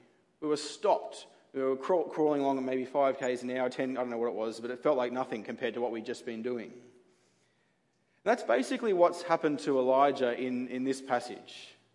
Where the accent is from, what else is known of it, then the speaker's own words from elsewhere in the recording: Sydney, New South Wales, Australia; Well, as you know, I'm from Sydney, and we travel to and from Sydney fairly often these days